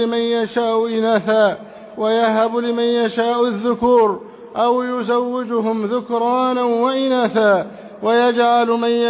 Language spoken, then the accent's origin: Arabic; Egypt